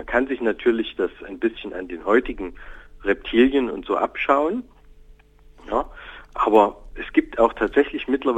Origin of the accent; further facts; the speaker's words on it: Dresden, Saxony, Germany; Ich komme aus Dresden, aus Sachsen